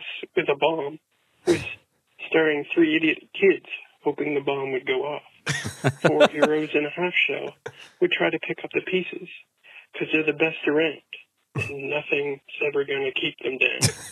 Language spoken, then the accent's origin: English; Nova Scotia, Canada; I'm from Nova Scotia, Canada.